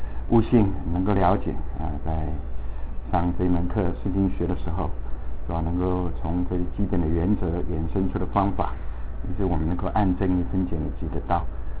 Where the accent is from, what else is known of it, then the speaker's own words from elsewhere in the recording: Taiwan; moved away; 不仅是我说来自台湾来自台湾已经30多年了，大概20-30%我回台湾我听不懂他们在讲什么。